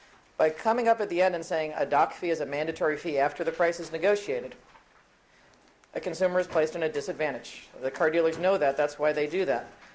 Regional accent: Anchorage, Alaska, United States; After you negotiate your deal, it's very common in Anchorage

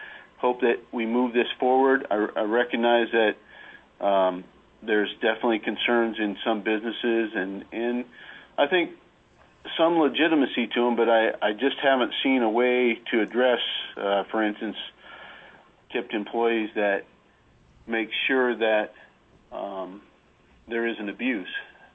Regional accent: Fairbanks, Alaska, United States; I'm from Fairbanks here

